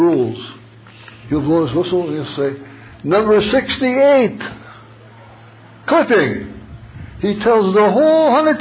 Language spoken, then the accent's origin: English; Michigan, United States; one of my favorite spots, I'm from Michigan, is the University of Michigan football stadium.